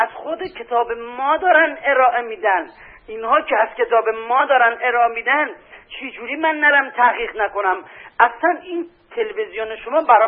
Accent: Bandar Torkaman, Golestan, Iran; من از بندر ترکمن هستم اینجا اومد.

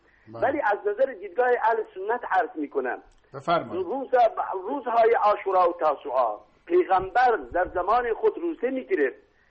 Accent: Iran; دوست داری من اهل ایرانم

